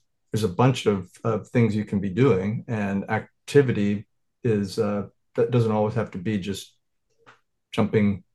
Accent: Montana, United States; So the three-part formula, I grew up in Montana. I used to watch eagles hunt.

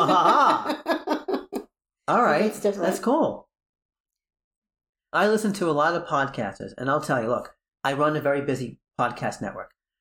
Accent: Brooklyn, New York, United States; born there; also born or lived in Long Island; But I was born in Brooklyn. Ironic, huh?

